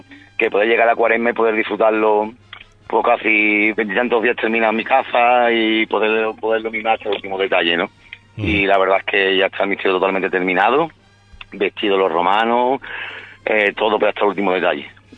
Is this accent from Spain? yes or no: yes; Morón de la Frontera, Andalusia, Spain; como bien has dicho, soy sevillano, de Morón de la Frontera. Nací en el Hospital Virgen Macarena el 3 de junio del 78. Macareno también, de cepa